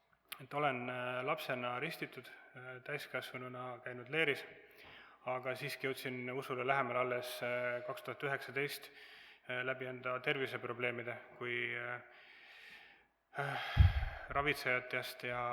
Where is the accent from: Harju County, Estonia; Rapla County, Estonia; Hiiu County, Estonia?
Hiiu County, Estonia; olen turist Hiiumalt ja kuna ma juba Saaremaal olin, et siis astusin ka kirikust läbi